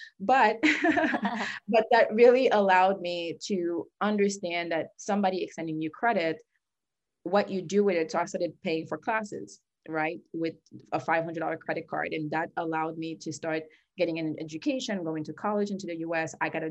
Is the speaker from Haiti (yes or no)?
yes; Haiti; now in United States; I was born and raised in Haiti. So by many measures, the poorest country in the Western Hemisphere, still struggling to emerge from that.